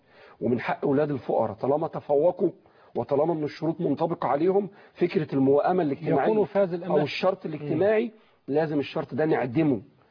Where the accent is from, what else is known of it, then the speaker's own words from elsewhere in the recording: Egypt; وده طبيعي وكان موجود عندنا في مصر